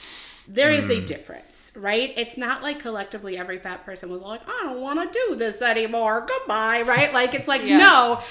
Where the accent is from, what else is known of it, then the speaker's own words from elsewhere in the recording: Chicago, Illinois, United States; Like, I'm from Chicago. How am I here?